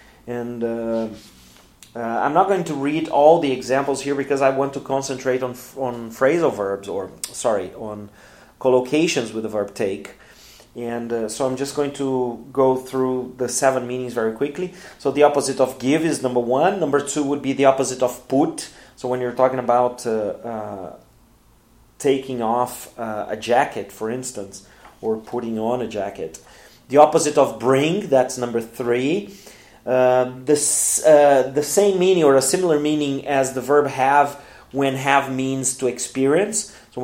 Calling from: Porto Alegre, Rio Grande do Sul, Brazil; English is a second language

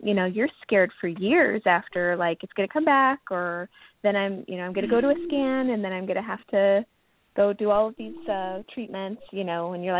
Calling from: Chicago, Illinois, United States; Well, I'm calling from Chicago. Well, kind of the north suburbs of Chicago, and I've lived here most of my life.

